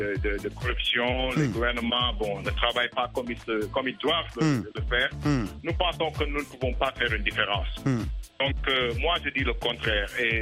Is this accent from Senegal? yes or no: yes; Senegal; now in United States; Oui, je suis originairement du Sénégal.